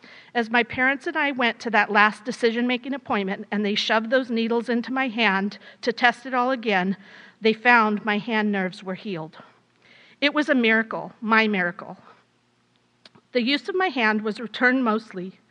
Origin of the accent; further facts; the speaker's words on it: Long Beach, California, United States; I was born in Long Beach, California, and spent the first 9 years of my life living just a few blocks from the beach.